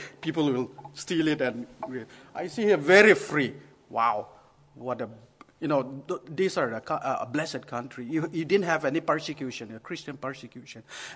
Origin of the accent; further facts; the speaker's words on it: Northeast India, India; English is a second language; I'm from India, Northeast. I born and brought, raised in a Christian family in Northeast India.